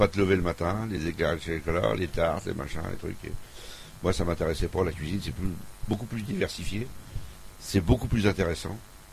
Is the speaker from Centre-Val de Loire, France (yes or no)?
yes; Chambray-lès-Tours, Centre-Val de Loire, France; born there; je suis né à Chambray-Tours. J'ai pratiquement toujours travaillé à Tours.